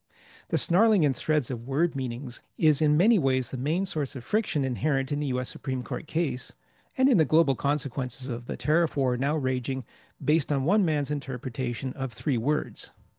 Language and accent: English; Canada; I'm Canadian, and in Canada we have 10 provinces and 2 territories